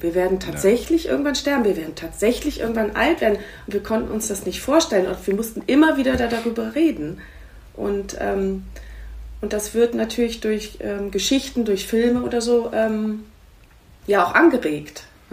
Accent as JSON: {"language": "German", "town": "Schwelm", "region": "North Rhine-Westphalia", "country": "Germany", "tie": "born or raised there", "said": "Also ich bin bei Wuppertal in Schwelm aufgewachsen, war so eine Kleinstadt."}